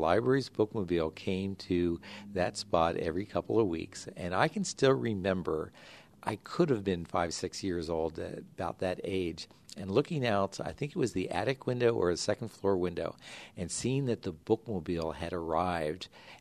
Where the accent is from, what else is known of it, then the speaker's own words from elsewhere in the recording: Dayton, Ohio, United States; Well, I grew up actually in East Dayton. My mother and father, they had a home on Wilmire, which is just off of Linden Avenue in East Dayton.